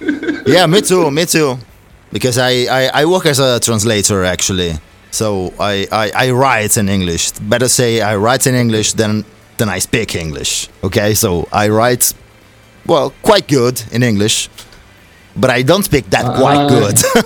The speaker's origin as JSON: {"language": "Spanish", "town": "Naples", "region": "Campania", "country": "Italy", "second_language": "Spanish", "said": "Mira, yo hablo cuatro idiomas. Que serían inglés, español, italiano y napolitano también. Porque yo soy de Nápoles."}